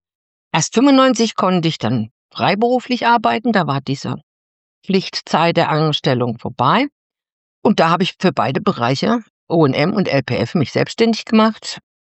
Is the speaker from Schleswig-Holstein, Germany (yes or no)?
no; Suhl, Thuringia, Germany; Also, ich komme aus Suhl.